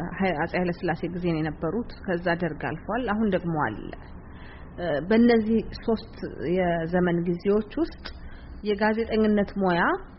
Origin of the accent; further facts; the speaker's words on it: Dire Dawa, Ethiopia; ተወልጄ ያደግኩት ድሬዳዋ ነው።